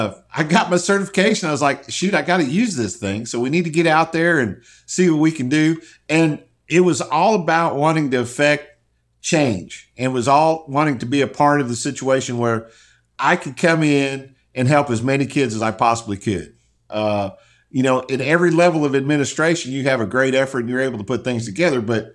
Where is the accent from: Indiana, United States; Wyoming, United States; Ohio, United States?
Wyoming, United States; I come from Wyoming, which is basically a rural state. We only have 500,000 people in the entire state.